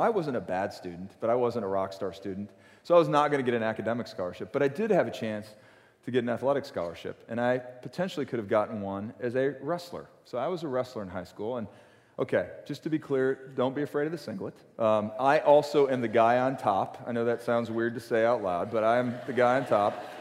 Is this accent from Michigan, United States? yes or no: yes; Detroit, Michigan, United States; So I grew up in Detroit, Michigan. My mom and dad both worked for the Ford Motor Company.